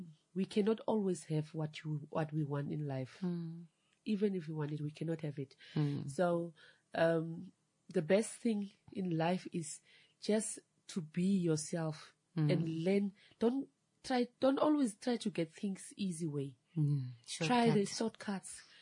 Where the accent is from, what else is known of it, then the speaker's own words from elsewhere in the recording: Khorixas, Kunene, Namibia; also born or lived in Windhoek; I grew up in Korihas. I was schooling in Korihas. After that, my father is from this area, from the south. So he was in Windhoek. So I came to my father. I continued my school here in Windhoek.